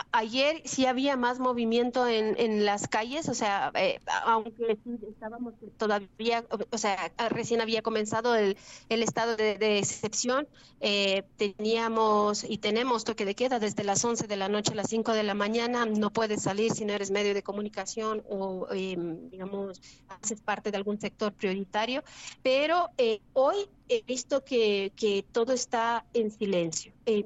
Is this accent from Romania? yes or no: yes; Romania; now in Ecuador; Yo llevo 10 años aquí, soy de Rumanía. Estoy afincada en Ecuador desde hace 10 años